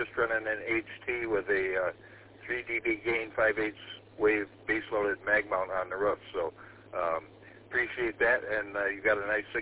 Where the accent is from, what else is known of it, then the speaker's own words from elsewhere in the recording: Elmira, Michigan, United States; I'm from Elmira, Michigan.